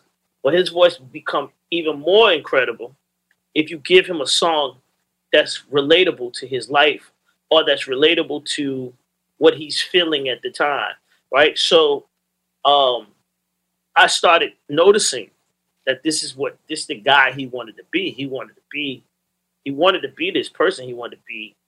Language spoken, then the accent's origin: English; the South, United States; I was like, I'm from the South.